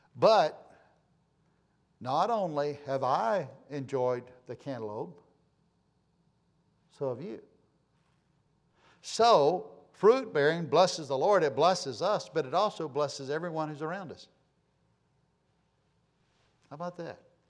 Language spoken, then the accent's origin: English; Texas, United States; Well, I'm from West Texas, so she's got to be partial with, but I like Israel more than West Texas.